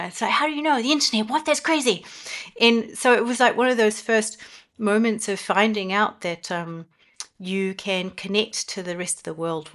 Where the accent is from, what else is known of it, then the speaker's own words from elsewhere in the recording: New Zealand; now in Europe; I've been working as a composer in Europe. So I'm originally from New Zealand.